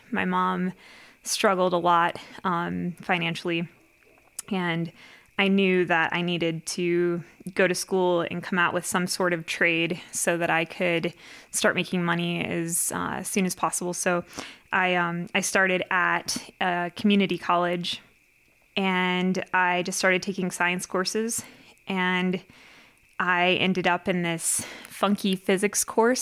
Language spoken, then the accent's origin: English; North Carolina, United States; born there; also born or lived in Quantico, Virginia / Niagara Falls / Ohio / Yuma, Arizona; I was born in North Carolina and lived in Quantico, Virginia, and Niagara Falls, and in Ohio, and spent a very short year in Yuma, Arizona.